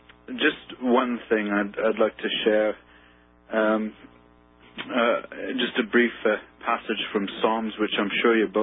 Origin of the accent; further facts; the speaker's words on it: London, United Kingdom; Well, I'm originally from London.